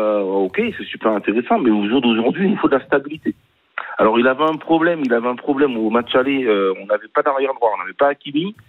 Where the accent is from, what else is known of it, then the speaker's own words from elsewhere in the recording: Le Teich, Nouvelle-Aquitaine, France; Du Teche, je suis du Teche, du Bassin d'Arcachon.